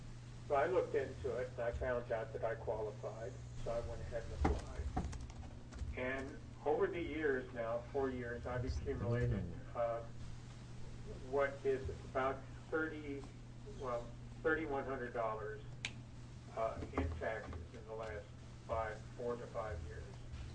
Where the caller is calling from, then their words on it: Prairie City, Oregon, United States; I'm calling from Prairie City, Oregon.